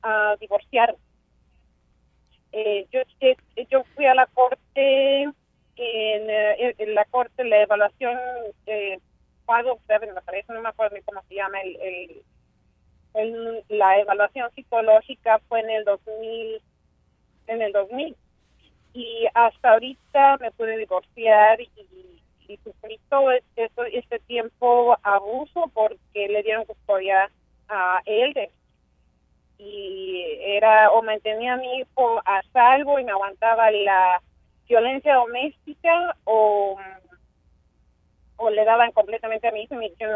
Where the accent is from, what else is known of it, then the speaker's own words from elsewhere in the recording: Mexico; now in Fresno, United States; Soy mexicana y me casé con una persona de aquí, güero